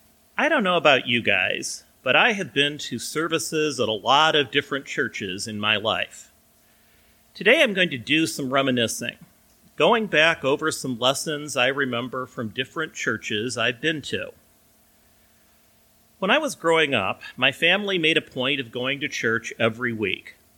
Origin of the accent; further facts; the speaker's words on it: Mount Pleasant, Iowa, United States; First United Methodist Church in Mount Pleasant, my hometown down in southeast Iowa.